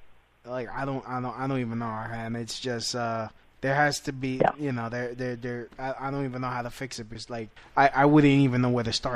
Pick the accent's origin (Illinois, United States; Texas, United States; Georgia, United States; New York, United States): New York, United States; Brooklyn; accent: Brooklyn; Me, I come with my Brooklyn accent.